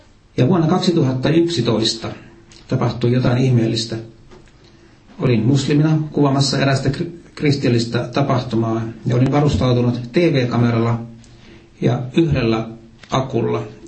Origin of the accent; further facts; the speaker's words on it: Turku, Southwest Finland, Finland; ja olen Turusta lähtöisin. En ole syntynyt siellä, mutta asunut lähes parikin vuotta. Mä synnyin kristittyyn perheeseen